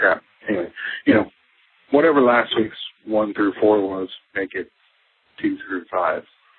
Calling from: Texas, United States; I'm calling from East Texas again.

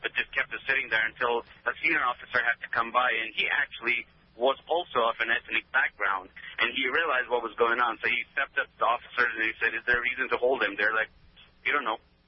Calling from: Overland Park, Kansas, United States; I'm calling from Overland Park.

